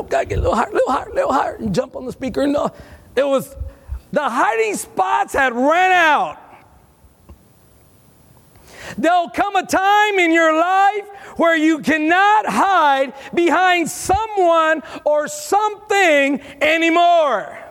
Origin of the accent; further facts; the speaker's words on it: Texas, United States; I come from South Texas. We all had a shotgun in the truck and everything. We all care. That's the culture of Texas, in South Texas.